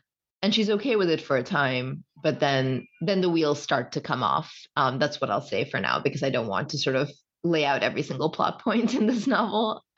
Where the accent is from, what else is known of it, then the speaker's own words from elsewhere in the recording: Kerala, India; my relationship to my home state in India of Kerala is much warmer than Sneha's. It's a place that I have a lot of love for. It's a place I have a lot of pride in being from.